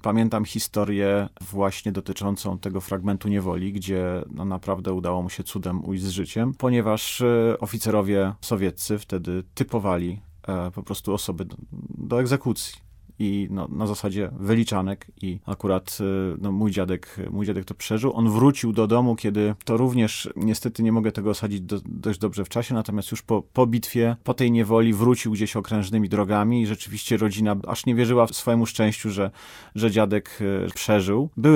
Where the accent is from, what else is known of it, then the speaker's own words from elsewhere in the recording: Łódź, Łódź Voivodeship, Poland; Ale również w Łodzi dosyć dużo przeżywaliśmy takich historycznych chwil. Sam jako dziecko pamiętam